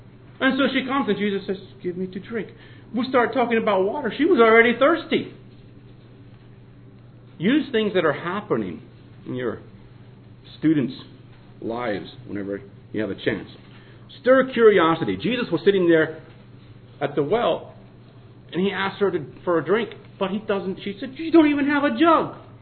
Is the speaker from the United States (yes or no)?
yes; Missouri, United States; born there; I was born in Missouri